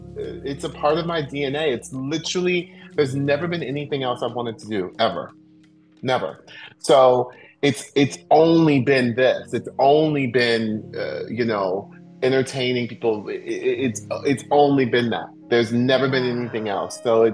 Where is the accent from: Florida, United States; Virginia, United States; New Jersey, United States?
Florida, United States; Orlando; also born or lived in Baltimore; I was actually born in Baltimore, and then my parents moved us, my brother and I, 16 months apart, I'm the oldest, to Orlando when we were about 6 years old, 6 and 5